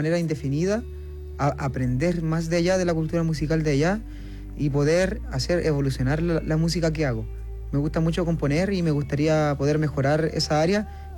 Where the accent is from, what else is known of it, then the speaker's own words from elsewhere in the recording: Taltal, Antofagasta, Chile; Ahí me fui a Taltal y ya...